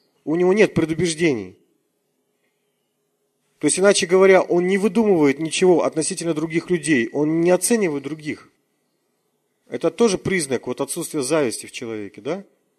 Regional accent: Siberia, Russia; Мы, сибиряки, видим реже.

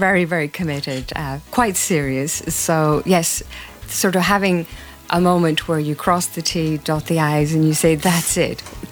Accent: County Donegal, Ireland; first language Irish; English is a second language; I was brought up in the northwest of Ireland in County Donegal in a very rural area, speaking Gaelic as my first language.

